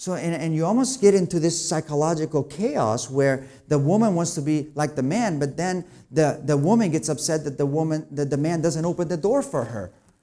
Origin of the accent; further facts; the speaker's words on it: Spain; when I was raised in Spain.